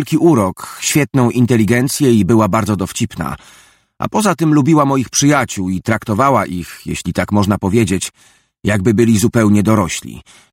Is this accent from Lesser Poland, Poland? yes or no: no; Warsaw, Masovian Voivodeship, Poland; Mieszkaliśmy na ulicy Jaworzyńskiej za Teatrem Współczesnym w Warszawie. Tam się urodziłem. To znaczy urodziłem się w szpitalu, ale tam był mój pierwszy dom.